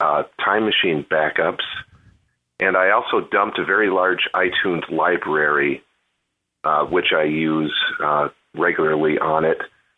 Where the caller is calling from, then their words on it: Minneapolis, Minnesota, United States; Hi, Dave. Hi, John. … I'm calling from Minneapolis.